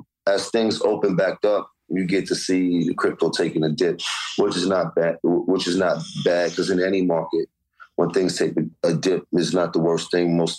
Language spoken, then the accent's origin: English; New York City, New York, United States; And I'm from Harlem. All you learned about was hustling when you're Harlem.